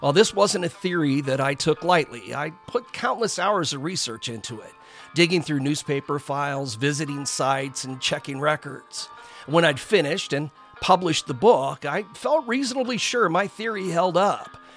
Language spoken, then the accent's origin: English; Texas, United States; I'm from Texas, and I know there's a lot of hauntings here.